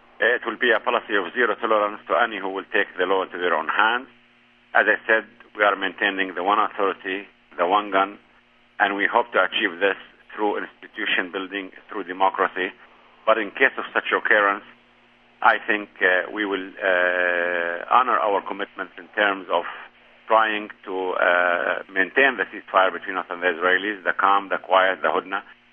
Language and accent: English; Jericho, West Bank, Palestine; I'm 50 years old now. I was 12 when the occupation came to my hometown, Jericho.